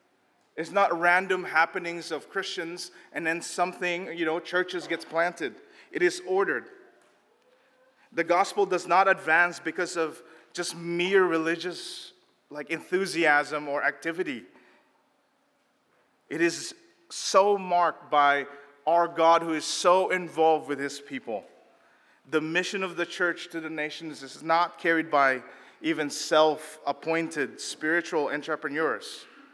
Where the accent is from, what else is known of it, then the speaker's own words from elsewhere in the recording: Philippines; also born or lived in Tokyo, Japan; I grew up in the Philippines. If you were in my street in one of the slums in the Philippines